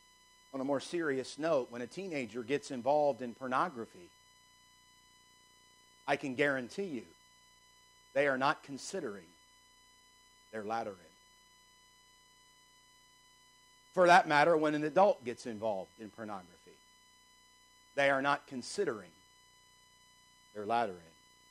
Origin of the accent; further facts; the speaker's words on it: Michigan, United States; Now, where I grew up in Michigan in the country, we burnt everything that could be burned.